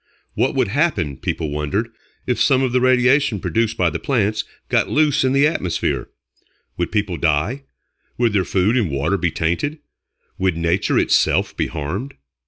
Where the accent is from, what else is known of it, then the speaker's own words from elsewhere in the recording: Pittsburgh, Pennsylvania, United States; near my hometown of Pittsburgh. That was always a source of pride to the state